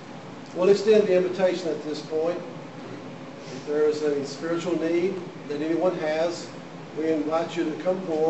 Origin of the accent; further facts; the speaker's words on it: Sweetwater, United States; A while back, I I went to my hometown, a small town, Sweetwater, most of you know where that is.